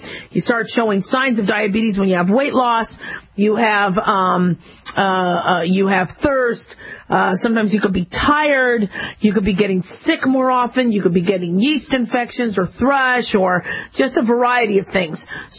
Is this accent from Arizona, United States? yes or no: yes; Phoenix, Arizona, United States; And, you know, mind you, I grew up in Phoenix. It was hot.